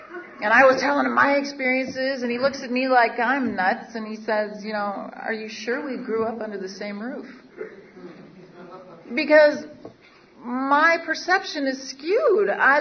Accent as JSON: {"language": "English", "town": "Seattle", "region": "Washington", "country": "United States", "tie": "born or raised there", "said": "I grew up in Seattle, Washington, from a single mother"}